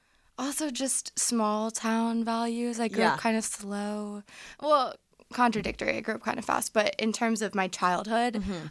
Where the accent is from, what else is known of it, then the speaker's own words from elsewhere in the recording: Virginia, United States; I'm from Virginia, you know? We're friendly, well-mannered people.